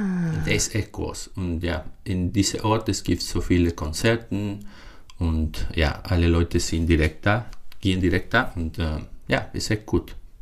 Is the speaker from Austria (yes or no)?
no; Mexico City, Mexico; German is a second language; now in Berlin, Germany; Ich komme aus Mexiko-Stadt und ich habe 10 Jahre in Berlin.